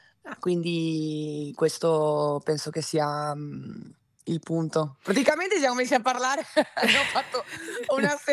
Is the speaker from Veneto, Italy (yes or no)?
yes; Veneto, Italy; Purtroppo sono una veneta di...